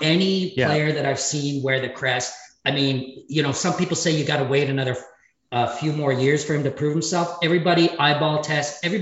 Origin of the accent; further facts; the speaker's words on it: Toronto, Ontario, Canada; also born or lived in Beijing / New York / Hong Kong; I have lived in multiple cities, but I grew up in Toronto, but I've lived in Beijing, New York, Hong Kong, like all these other cities.